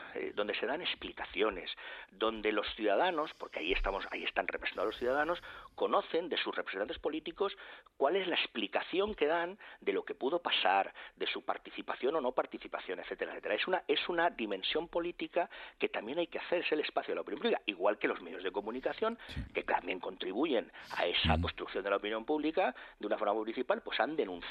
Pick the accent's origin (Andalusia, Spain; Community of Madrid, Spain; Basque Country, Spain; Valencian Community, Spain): Community of Madrid, Spain; Madrid; los madrileños, que tenemos un sentimiento muy profundo como españoles